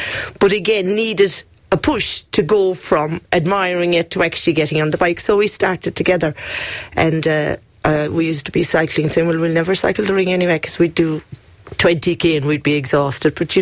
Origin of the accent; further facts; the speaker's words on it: Killarney, County Kerry, Ireland; I'm from Killarney. I was brought up in town, so we always cycled.